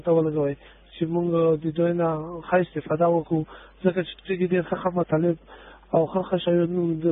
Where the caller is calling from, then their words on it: Khost, Afghanistan; د خوست ولایت اوسیدونکي یو.